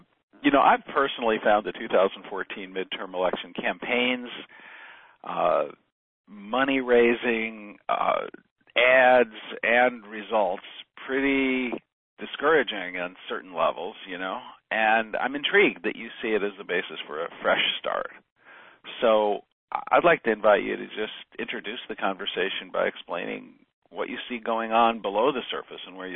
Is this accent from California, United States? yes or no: yes; California, United States; And I'm a Californian who was raised in a left-wing activist community devoted to green values like peace and brotherhood and civil rights.